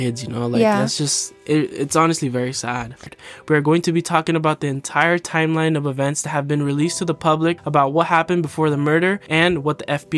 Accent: Idaho, United States; we've actually said it on the podcast before, but we are from Idaho, and it's just terrifying knowing that something like that happened close by.

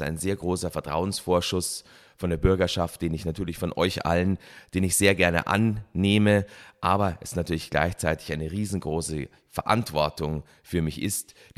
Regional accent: Bad Wiessee, Bavaria, Germany; also born or lived in Munich; Ich bin ja hier in Bad Wiessee aufgewachsen und war lange Jahre in München

